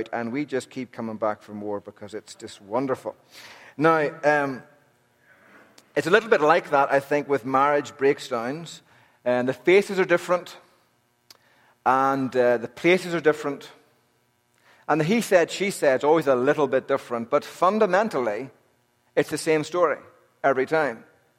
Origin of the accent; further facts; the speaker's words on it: Northern Ireland, United Kingdom; when I was a young lad growing up in Northern Ireland in the late 70s, early 80s